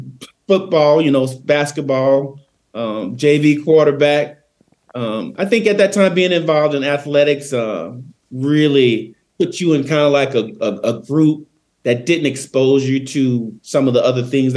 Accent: Greenville, South Carolina, United States; Early years, grew up in Greenville, South Carolina.

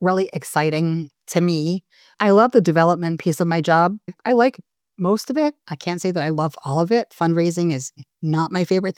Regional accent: Israel; moved away; I used to think that because I was from Israel, oh my God, if I only lived in the States, if I hadn't moved

